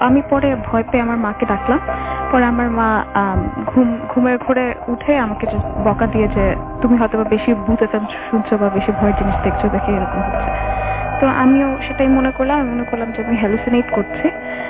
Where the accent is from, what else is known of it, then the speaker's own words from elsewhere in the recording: Dhaka, Dhaka Division, Bangladesh; আমি মিরপুর 10 থেকে এসেছি, আমি একজন স্টুডেন্ট।